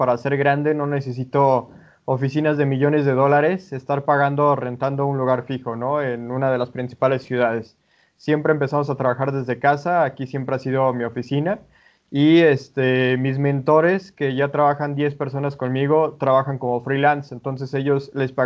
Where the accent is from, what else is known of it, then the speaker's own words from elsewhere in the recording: Mexico; Soy un joven de México de 28 años